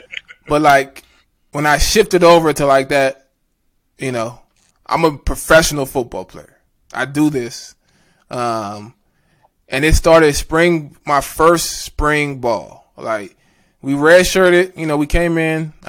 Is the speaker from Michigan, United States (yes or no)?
no; Florida, United States; Like, I'm from Florida. I'm cold.